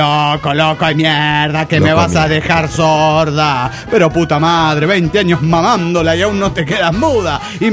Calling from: Vitoria-Gasteiz, Basque Country, Spain; de Vitoria.

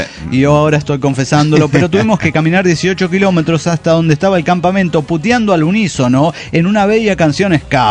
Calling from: Los Andes, Valparaíso, Chile; Soy la chica de los Andes, Chile.

